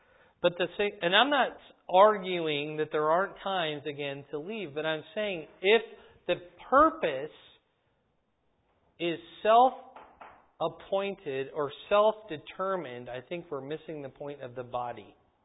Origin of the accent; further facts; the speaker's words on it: Fort Dodge, Iowa, United States; I grew up in Fort Dodge. I was born in Fort Huachuca, Arizona, by the way.